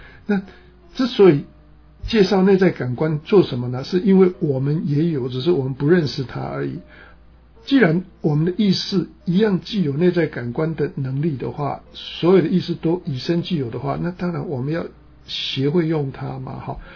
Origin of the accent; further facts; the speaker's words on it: China; 可能跟我们中国人在看中国人的眼光是不一样的吗